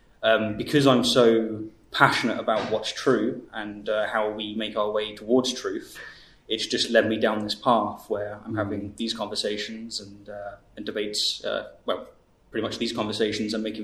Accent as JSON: {"language": "English", "region": "South East England", "country": "United Kingdom", "said": "I come from the Isle of Wight, so I've got many fingers."}